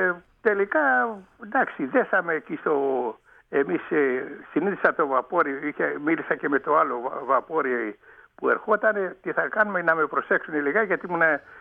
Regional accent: Piraeus, Attica, Greece; Εγώ από τον Πειραιά, γέννημα Θρέμα από τον Πειραιά.

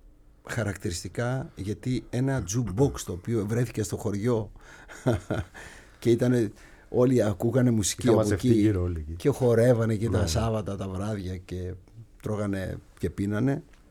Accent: Mitrousi, Central Macedonia, Greece; born there; εγώ γεννήθηκα στο Μητρούσι, αλλά πήγα στην Κουμαριά, το οποίο είναι πολύ κοντά. Το χωριό του πατέρα μου είναι η Κουμαριά, το οποίο είναι δίπλα στο Στριμώνα.

